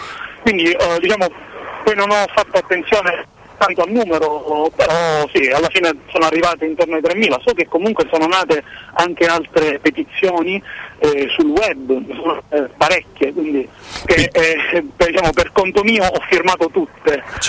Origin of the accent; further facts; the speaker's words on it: Catania, Sicily, Italy; io sono siciliano, sono di Catania